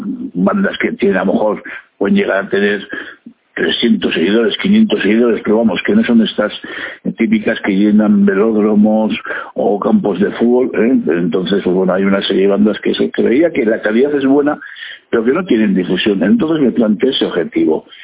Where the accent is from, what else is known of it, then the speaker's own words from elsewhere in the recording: Basque Country, Spain; yo soy de aquí de Vizcaya